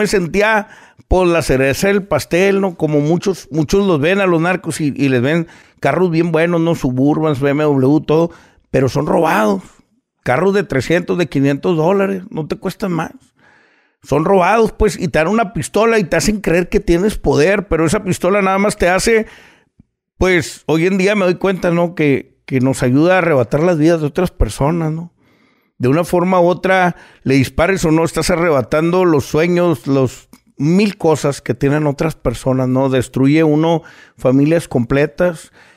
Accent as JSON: {"language": "Spanish", "town": "San Nicolás", "region": "Nuevo León", "country": "Mexico", "said": "Que vengo de Monterrey, de San Nicolás."}